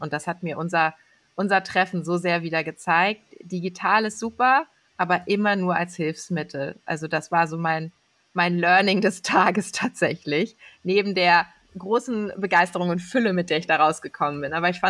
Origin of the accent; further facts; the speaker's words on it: Northern Germany, Germany; wenn ich jetzt anfange, hier als Norddeutsche adäquat zu antworten.